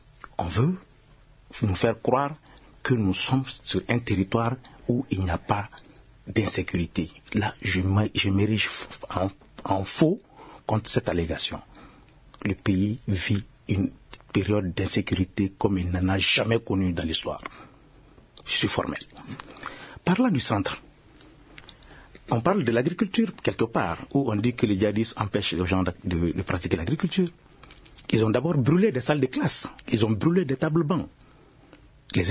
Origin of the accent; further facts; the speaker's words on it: Koro, Mopti, Mali; Alors, moi je viens de Koro, on ne peut pas sortir à 20 km de Koro